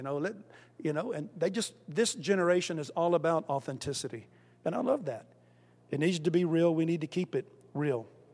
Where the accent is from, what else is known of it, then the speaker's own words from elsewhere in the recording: Wilson, United States; I grew up Methodist in Wilson, and I'm a big rah-rah John Wesley fan.